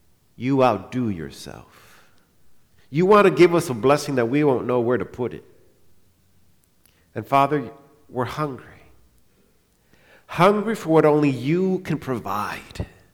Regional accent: New York, United States; I'm not a New York Yankee fan, though I'm a New Yorker. I'm more of a Met fan.

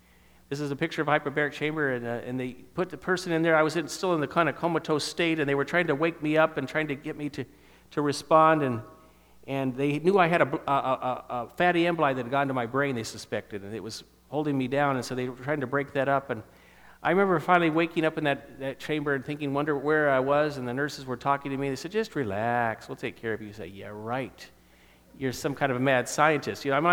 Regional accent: San Diego, California, United States; oh, San Diego, my hometown, it's where we'd grown up.

